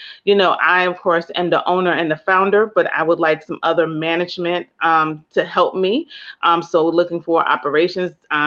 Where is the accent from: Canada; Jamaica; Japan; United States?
Jamaica; I am Jamaican, and so you will see me on a beach somewhere at least times a year.